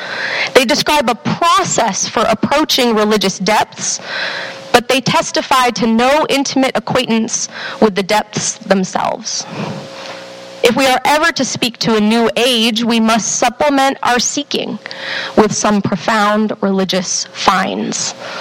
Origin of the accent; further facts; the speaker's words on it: Texas, United States; I grew up in Texas, and that often meant attending Southern Baptist churches.